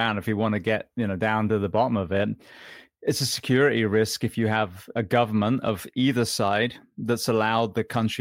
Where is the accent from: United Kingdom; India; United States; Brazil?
United Kingdom; I'm British.